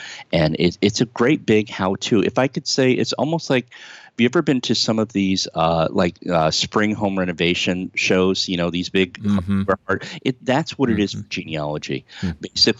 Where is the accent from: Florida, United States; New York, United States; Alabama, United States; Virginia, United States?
New York, United States; I grew up 10 miles from